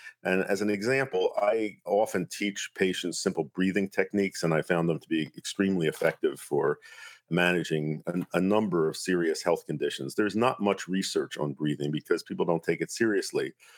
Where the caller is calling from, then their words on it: Cortes Island, British Columbia, Canada; I'm on Cortez Island, British Columbia, where I spend the summers.